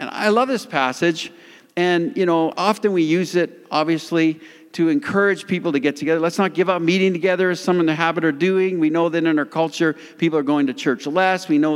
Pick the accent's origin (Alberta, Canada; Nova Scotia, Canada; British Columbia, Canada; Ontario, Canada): Alberta, Canada; Calgary; Now, I come from Calgary, Alberta.